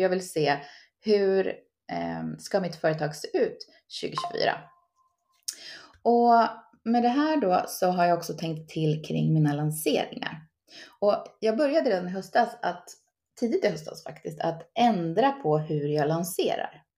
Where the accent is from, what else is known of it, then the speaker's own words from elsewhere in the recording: Västerås, Västmanland County, Sweden; jag cyklade runt där jag bodde hemma i Västerås med en egengjord tidning